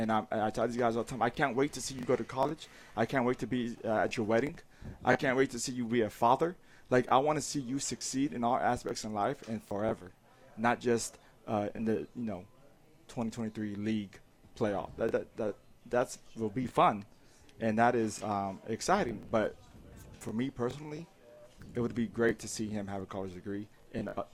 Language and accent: English; United States; I grew up over there on Argyle Street, over behind Fancy Creek, and a lot of those kids were in the apartments over there